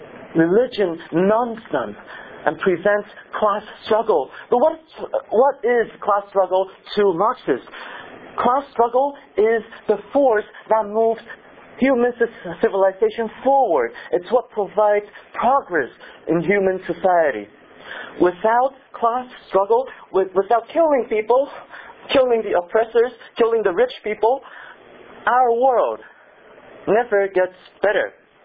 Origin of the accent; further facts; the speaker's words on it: Taiwan; When I was growing up in Taiwan, my teacher filled the classroom with patriotic rage